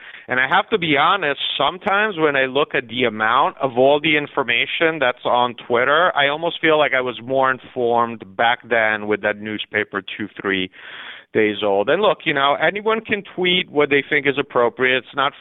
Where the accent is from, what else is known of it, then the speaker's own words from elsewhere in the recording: Italy; I grew up in Italy